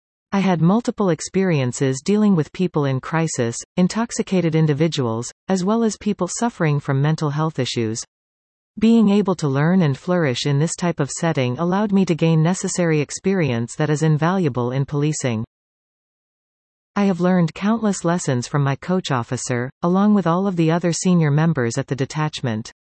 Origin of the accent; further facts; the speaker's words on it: Couchiching First Nation, Ontario, Canada; being familiar with community members in the Treaty 3 area as I grew up in Couchiching First Nation.